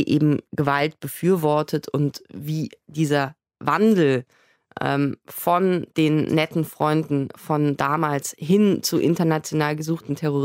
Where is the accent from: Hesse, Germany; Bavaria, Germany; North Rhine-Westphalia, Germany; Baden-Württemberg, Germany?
North Rhine-Westphalia, Germany; Bonn; Also es ist so, ich komme aus Bonn und bin mit Laura eben dort zur Schule gegangen.